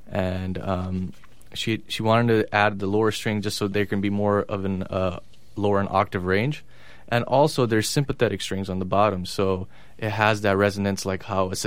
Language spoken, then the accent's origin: English; Bangkok, Thailand; So he taught music in Bangkok for 15 years. I was born there. My sister was born there.